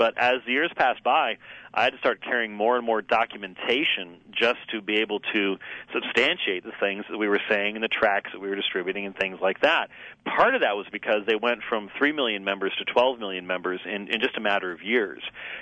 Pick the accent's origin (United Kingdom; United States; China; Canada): United Kingdom; Scotland; I'm a Scotsman, for example